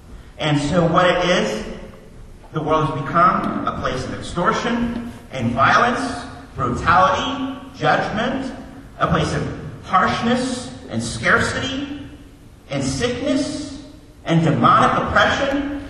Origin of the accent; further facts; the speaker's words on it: Kansas City, Missouri, United States; I've been in Baptist churches. I grew up in Kansas City, Missouri.